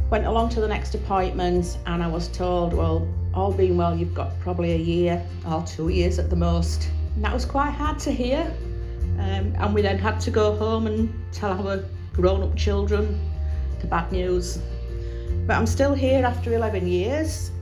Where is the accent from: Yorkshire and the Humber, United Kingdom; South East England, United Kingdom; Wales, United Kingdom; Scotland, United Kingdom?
Yorkshire and the Humber, United Kingdom; Wakefield; I've got, in my hometown, I've got the Town Hall in Wakefield on Wood Street, Clock Tower in Wakefield at the HMP prison.